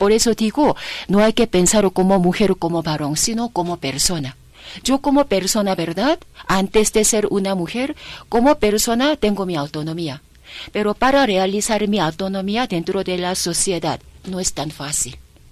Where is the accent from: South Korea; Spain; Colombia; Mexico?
South Korea; como yo vengo de Corea, sociedad coreana, también sociedad, digamos, peruana, puneña